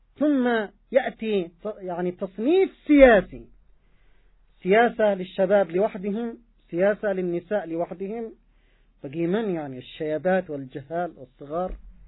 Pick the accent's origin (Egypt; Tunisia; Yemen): Yemen; عندنا في اليمن